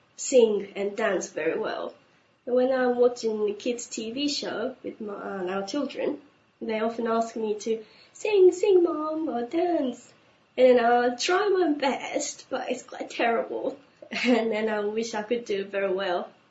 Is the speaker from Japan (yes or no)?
yes; Japan; English is a second language; I'm from Japan.